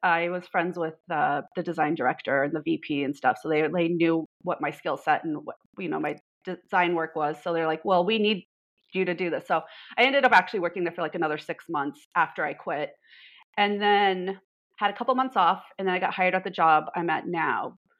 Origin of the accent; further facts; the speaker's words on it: Denver, Colorado, United States; Yeah, I grew up all around Denver. So I lived in like Southwest Denver for like elementary school. We moved down to like Douglas County area for high school. And then when we left, I was living in Aurora.